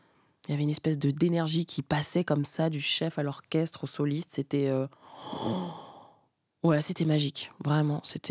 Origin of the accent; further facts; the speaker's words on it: France; comme je suis française, que je parle français